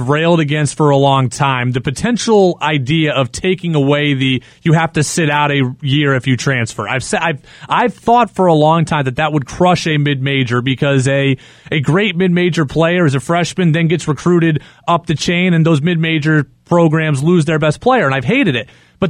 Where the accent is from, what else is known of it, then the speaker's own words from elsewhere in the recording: Albany, New York, United States; And I know Rayshon because I am also from Albany, New York, so I had to tell you that, Coach.